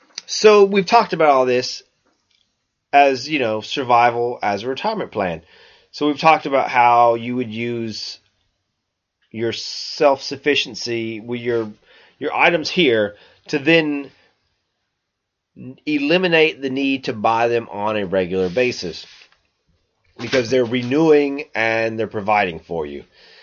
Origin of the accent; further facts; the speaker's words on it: the South, United States; I am from the South, and I will call them kefir.